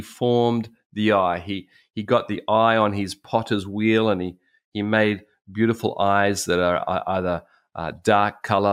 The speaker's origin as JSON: {"language": "English", "country": "Australia", "said": "I'm from Australia, huge, big Australia."}